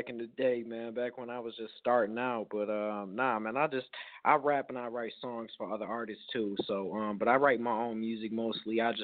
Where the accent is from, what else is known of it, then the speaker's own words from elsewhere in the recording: Inkster, Michigan, United States; Oh, I'm from Inkster originally, but Inkster, Michigan, the Mitten.